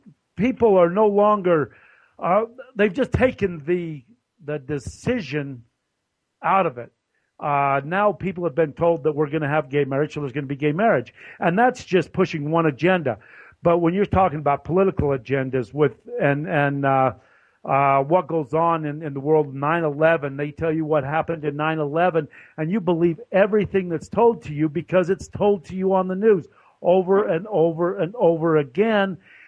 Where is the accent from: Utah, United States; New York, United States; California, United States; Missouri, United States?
Utah, United States; they're talking about, I'm from Utah, that they're saying that Utah is looked at as going to be one of the last states in this country to accept gay marriage.